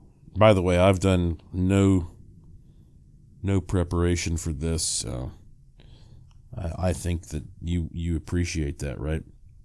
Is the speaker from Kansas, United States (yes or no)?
no; North Carolina, United States; born there; I was born in West North Carolina.